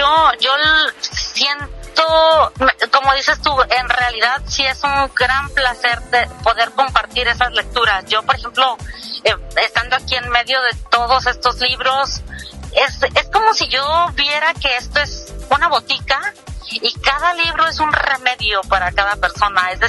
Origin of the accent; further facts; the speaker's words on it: Baja California, Mexico; En verdad, de donde yo vengo es Baja California